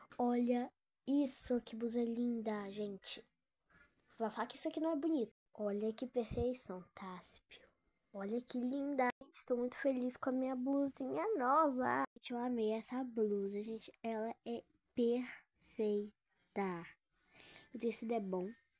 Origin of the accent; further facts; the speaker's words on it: Minas Gerais, Brazil; Demora um pouco porque eu sou de Minas, no interior de Minas.